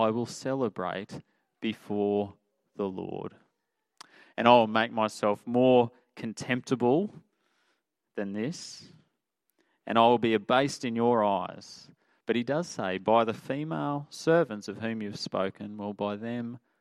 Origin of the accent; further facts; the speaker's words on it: Australia; It challenges me as an Australian bloke who's pretty reserved.